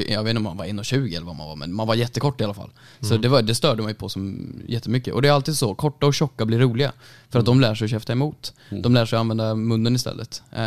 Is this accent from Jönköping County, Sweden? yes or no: no; Värmland, Sweden; now in Stockholm, Sweden; för jag flyttade hit för 2 år sedan från Värmland.